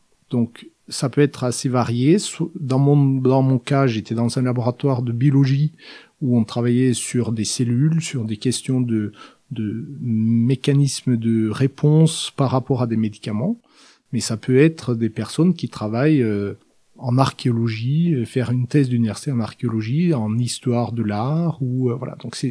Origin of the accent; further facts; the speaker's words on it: Hamar, Innlandet, Norway; French is a second language; Alors moi, je suis norvégien. J'ai grandi dans une ville, à côté d'une ville qui s'appelle Hamar, où l'été était très ensoleillé et parfois chaud, et l'hiver enneigé et parfois très froid.